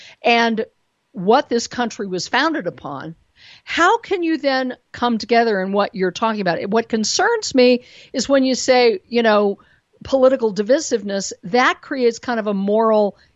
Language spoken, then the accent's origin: English; Denver, Colorado, United States; born there; now in New York, United States; I lived in New York, although I was born in Denver.